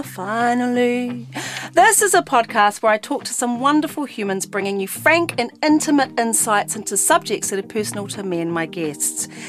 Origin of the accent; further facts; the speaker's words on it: New Zealand; So I found it quite hard growing up in New Zealand, being authentic to myself in the music industry.